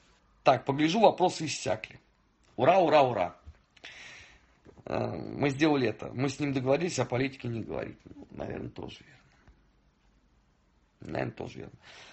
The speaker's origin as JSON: {"language": "Russian", "country": "Russia", "said": "Ну, вернее, вы русские, да, я россиянин, если быть точным."}